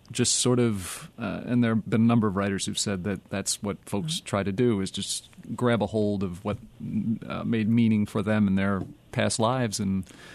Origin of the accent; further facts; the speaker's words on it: New Jersey, United States; beginning when I was, I guess, about 9 or 10, growing up in New Jersey